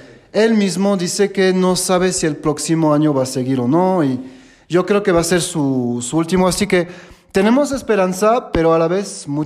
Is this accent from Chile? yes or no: no; France; Spanish is a second language; now in Monterrey, Mexico; Llevo unos 18 años aquí en el Tec de Monterrey. Soy de Francia